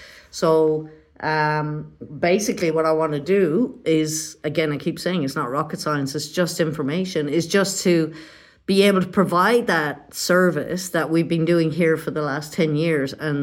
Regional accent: Ireland; moved away as an adult; now in Australia; I sold the house I grew up with in Ireland. I mean, I was in my 40s at the time. And I set in progress the move over here to Australia.

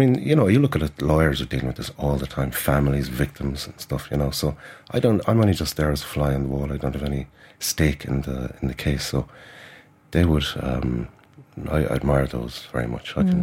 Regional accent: Munster, Ireland; I guess I'm from Kerry

